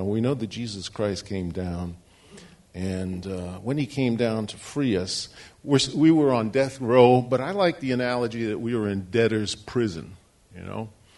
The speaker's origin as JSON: {"language": "English", "town": "New York City", "region": "New York", "country": "United States", "tie": "born or raised there", "said": "I was born and raised in New York City, which is a fairly competitive environment, and you had to do it on your own."}